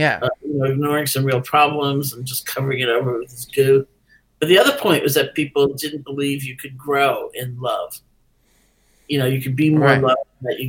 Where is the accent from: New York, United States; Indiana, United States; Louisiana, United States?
New York, United States; I'm a New Yorker. It's a little hard for me.